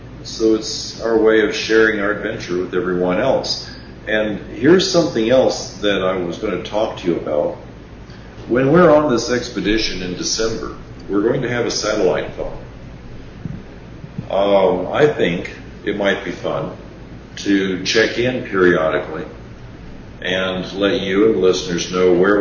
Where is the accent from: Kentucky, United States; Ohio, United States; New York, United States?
Kentucky, United States; Yeah. I grew up in Kentucky.